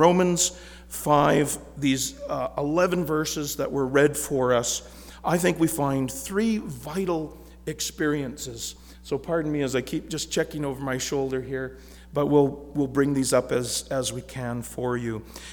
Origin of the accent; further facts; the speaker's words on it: British Columbia, Canada; I grew up on Vancouver Island.